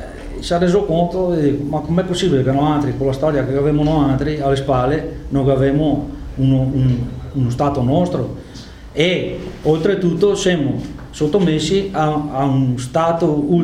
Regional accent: Veneto, Italy; E noi altri come veneti, che abbiamo 1100 anni di storia, che abbiamo partecipato a gran parte della storia europea

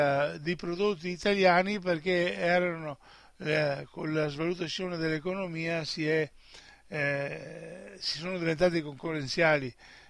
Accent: Veneto, Italy; prepariamoci anche a sostituire questo Stato, ad assumere la nostra responsabilità come veneti

